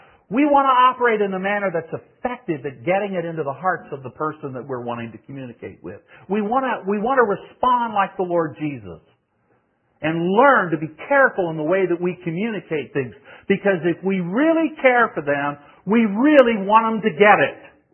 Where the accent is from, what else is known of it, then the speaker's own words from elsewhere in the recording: the South, United States; No offense to anybody's name Elmer here, but I'm from the South, and I'll go this route.